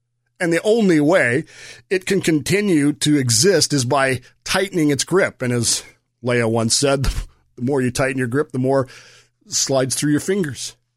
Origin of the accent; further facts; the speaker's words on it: United States; And number two, because I'm an American.